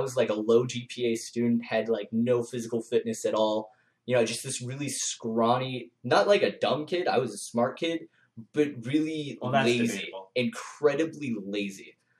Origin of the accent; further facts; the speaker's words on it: Virginia, United States; born there; No, I was born in Virginia.